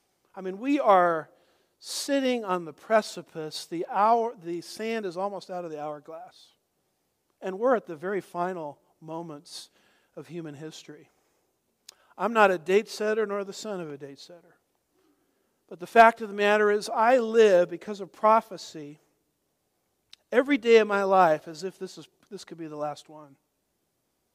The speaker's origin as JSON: {"language": "English", "region": "California", "country": "United States", "tie": "born or raised there", "said": "I'm from Southern California. There's nothing that got my attention to God faster than an earthquake, which we had several of them."}